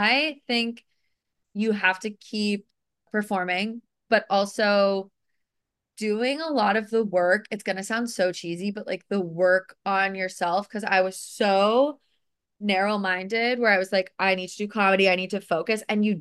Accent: Connecticut, United States; now in New York, United States; I grew up in Connecticut, which is fine. You know, lovely upbringing. Can't complain. And then went to college for acting and then moved to New York.

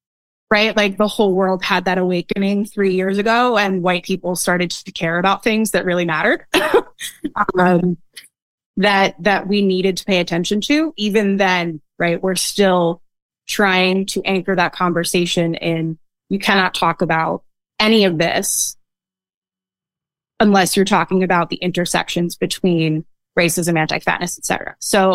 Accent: New York, United States; I am an English educator from New York.

